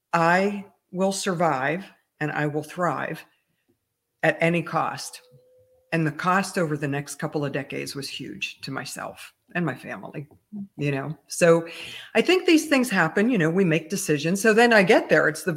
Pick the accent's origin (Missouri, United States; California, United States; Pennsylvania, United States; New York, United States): Pennsylvania, United States; if I become a certified teacher, I was from Pennsylvania, in the state of Pennsylvania